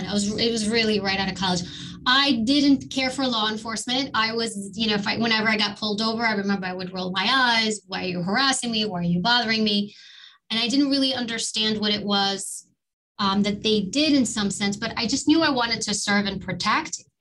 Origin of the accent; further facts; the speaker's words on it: New York City, New York, United States; You know, I grew up in New York and we lived in Harlem. I was born in Harlem and immigrant family, very kind of known story.